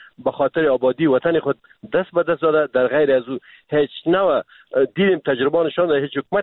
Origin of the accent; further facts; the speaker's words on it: Afghanistan; افغان هستیم